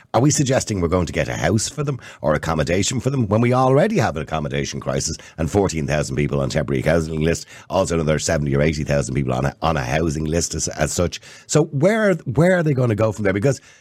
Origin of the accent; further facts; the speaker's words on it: Dublin, Leinster, Ireland; when you've got an area like Coolock, and I was raised in Eadmore, just around the corner, that's where I was born.